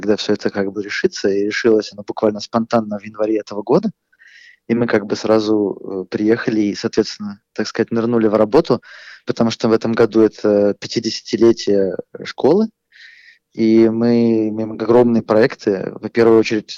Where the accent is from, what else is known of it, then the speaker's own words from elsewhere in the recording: Saint Petersburg, Russia; born there; я родился в Ленинграде, теперь в Санкт-Петербурге